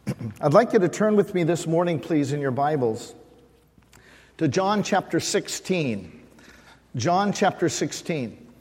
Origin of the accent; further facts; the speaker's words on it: California, United States; I was raised in Central California, so I can say this.